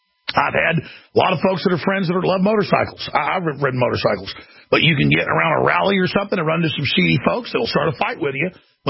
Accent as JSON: {"language": "English", "town": "Dallas", "region": "Texas", "country": "United States", "tie": "born or raised there", "said": "growing up in Dallas, Texas"}